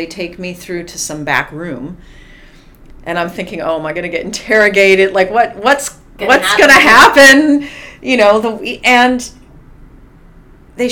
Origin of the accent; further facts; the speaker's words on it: Michigan, United States; I grew up in Michigan and was from Michigan.